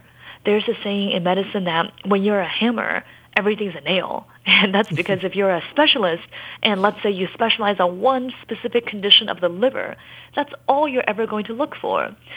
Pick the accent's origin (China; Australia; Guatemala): China; I grew up in China